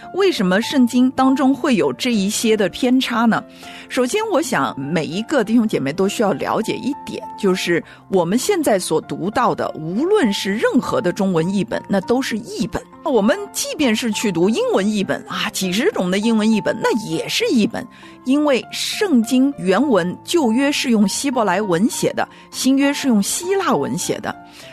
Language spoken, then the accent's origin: Chinese; China; 你要知道连我们中国人啊，每一个地方人的这个口音都不一样。